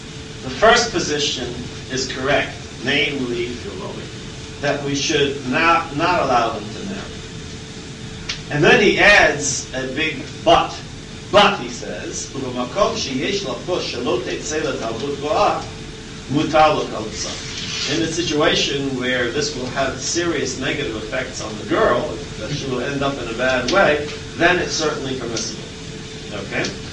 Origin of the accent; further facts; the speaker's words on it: New York, United States; I should say that since I'm a New Yorker, I occasionally go into the Strand bookstore.